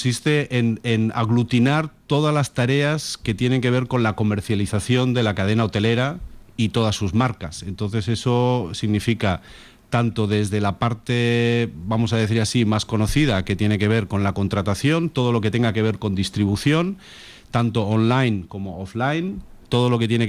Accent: Barcelona, Catalonia, Spain; born there; moved away as an adult; now in Fuerteventura, Spain; No, yo soy nacido en Barcelona.

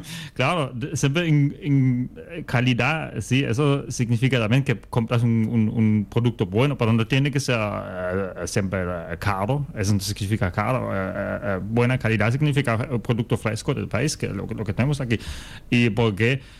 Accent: Baden-Baden, Baden-Württemberg, Germany; Spanish is a second language; yo veo que en mi pueblo de Alemania, que se llama Baden-Baden

